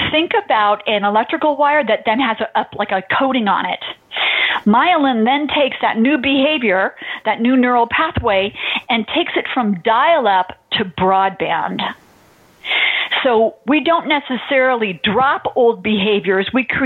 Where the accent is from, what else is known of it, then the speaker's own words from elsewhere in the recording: Palos Verdes, California, United States; moved away; also born or lived in Greenwich, Connecticut; I grew up in Palos Verdes, California, but then when we transferred and we went to Greenwich, Connecticut, they actually had very specific cliques.